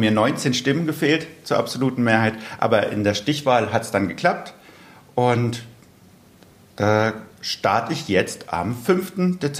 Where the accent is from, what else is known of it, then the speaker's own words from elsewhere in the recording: Vörstetten, Baden-Württemberg, Germany; ihr seid hier bei mir in Förstetten, weil ich habe mich im Frühjahr dazu entschlossen, mich hier in meiner Heimatgemeinde als Bürgermeister aufstellen zu lassen.